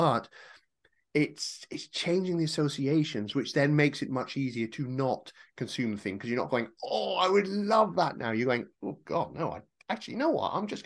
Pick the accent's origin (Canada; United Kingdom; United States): United Kingdom; Hey, I'm British.